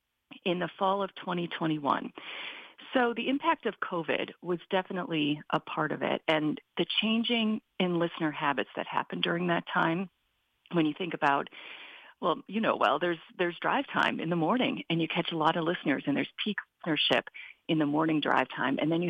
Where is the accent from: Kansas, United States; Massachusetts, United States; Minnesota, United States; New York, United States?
Minnesota, United States; I grew up in Minnesota and I was well aware of Wisconsin Public Radio